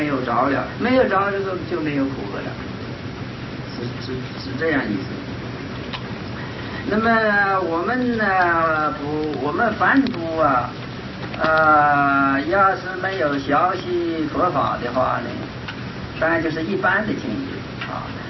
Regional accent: China; 我们中国人应该说是一万啊

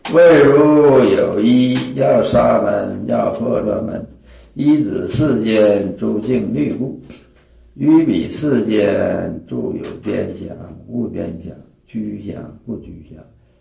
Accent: China; 我们中国人呢，我们华严佛教的习惯的用语就是禅师嘛

